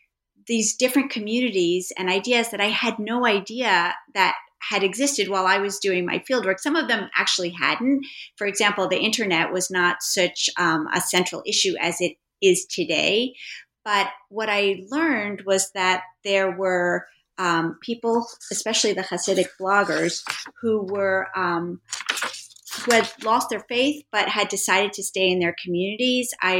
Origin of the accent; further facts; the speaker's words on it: New York City, New York, United States; I am a native New Yorker. I grew up on the Upper West Side, and I fell in love with anthropology in college.